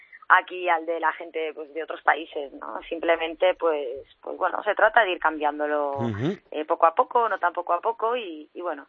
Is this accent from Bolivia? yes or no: no; Galicia, Spain; yo soy gallega y siempre tiro mucho para la tierra